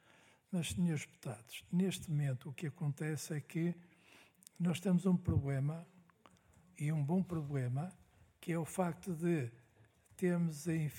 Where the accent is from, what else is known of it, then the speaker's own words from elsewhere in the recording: Norte, Portugal; eu, como eu sou do Norte e digo aquilo que penso